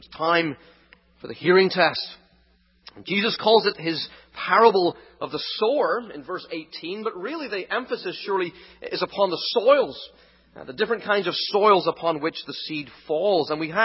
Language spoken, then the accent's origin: English; Northern Ireland, United Kingdom; Growing up in Northern Ireland, I used to enjoy hiking in the hills.